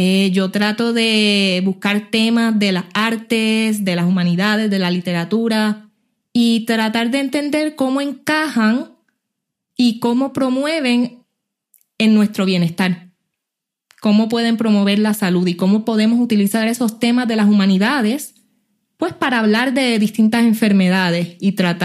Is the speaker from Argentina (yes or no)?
no; Puerto Rico; yo pues soy puertorriqueña también, nacida y criada en la isla de Puerto Rico. Cursé mi bachillerato en la Universidad de Puerto Rico en Aguadilla, Cora.